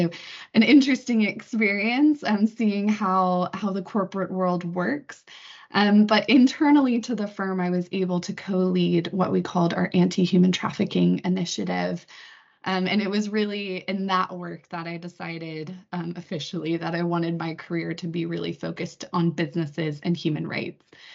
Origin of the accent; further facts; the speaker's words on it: Florida, United States; If my accent hasn't given me away already, I am actually from the US originally. I grew up in Florida and I went to a small university called Wake Forest in North Carolina